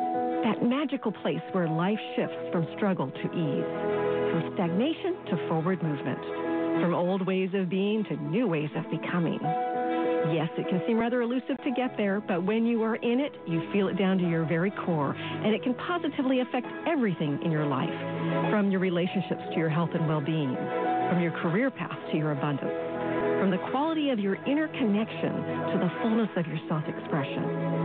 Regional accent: Texas, United States; I'm from Texas originally.

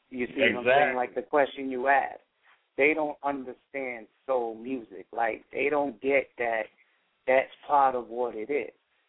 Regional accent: Boston, Massachusetts, United States; I'm from Boston, so all

